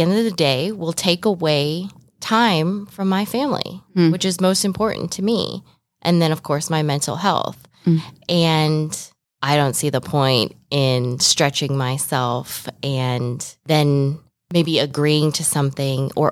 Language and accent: English; Aurora, Illinois, United States; Aurora, Illinois.